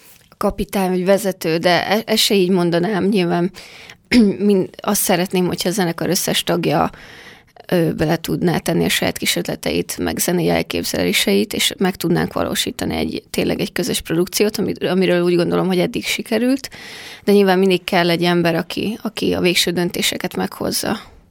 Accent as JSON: {"language": "Hungarian", "town": "Tešedíkovo", "region": "Nitra Region", "country": "Slovakia", "tie": "born or raised there", "said": "az első fellépés szerintem Pereden a szülőfalumban. Felvidékem."}